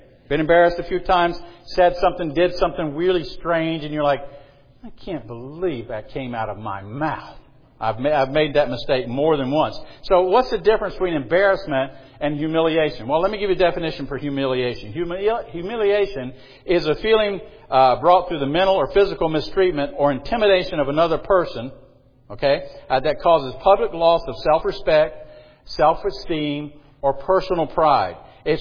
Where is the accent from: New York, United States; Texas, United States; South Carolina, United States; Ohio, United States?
South Carolina, United States; Marion; I started and pastored a church in my hometown in Marion, South Carolina.